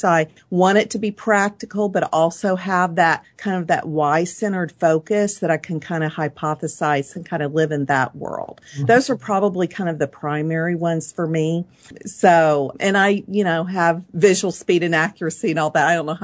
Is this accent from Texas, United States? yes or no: yes; Dallas, Texas, United States; I was born and raised in Dallas.